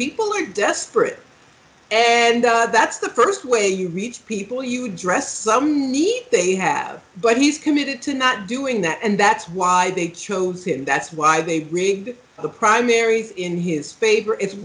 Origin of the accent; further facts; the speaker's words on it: Ohio, United States; born there; My home state of place where I was born, Ohio